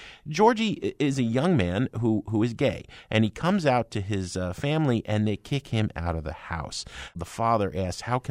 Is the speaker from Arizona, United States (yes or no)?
no; New Jersey, United States; I mean, I grew up in New Jersey.